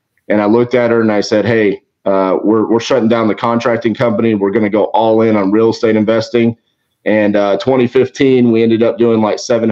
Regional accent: Fort Worth, Texas, United States; I'm from Fort Worth, Texas. I've lived in Fort Worth, Texas my whole life.

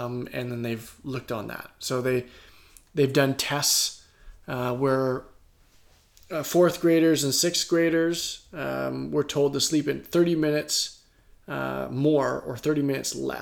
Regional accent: Canada; we are Canadian overall here. So I'm going to say grade one a lot more than first grade

